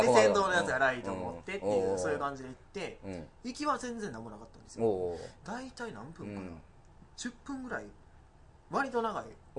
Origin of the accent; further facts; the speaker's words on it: Wakayama, Japan; いや、これがほんまにあの、うん、僕の故郷の和歌山